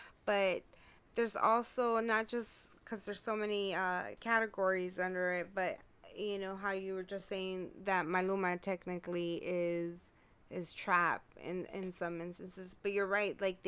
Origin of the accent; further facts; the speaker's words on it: California, United States; Because when I went to Ohio, people knew I was from California.